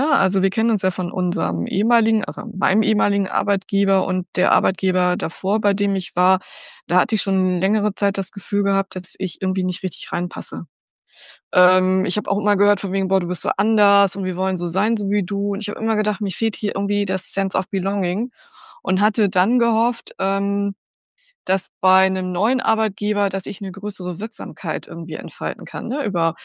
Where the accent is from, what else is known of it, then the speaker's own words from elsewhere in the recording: Hamburg, Germany; 55 Jahre, gebürtige Hamburgerin. Ich glaube, das hört man.